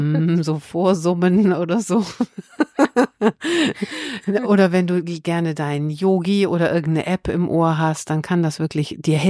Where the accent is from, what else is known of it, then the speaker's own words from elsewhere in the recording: Hamburg, Germany; Ich komme aus Hamburg.